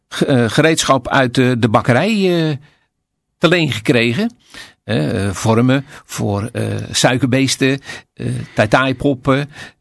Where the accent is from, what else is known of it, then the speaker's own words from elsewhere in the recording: Capelle aan den IJssel, South Holland, Netherlands; Kijk, ik ben hier geboren en getogen in Capelle.